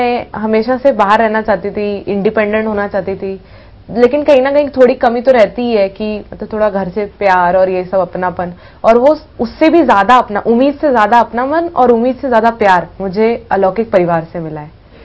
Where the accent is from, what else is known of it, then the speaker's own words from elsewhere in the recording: Bhopal, Madhya Pradesh, India; मैं भोपाल की रहने वाली हूँ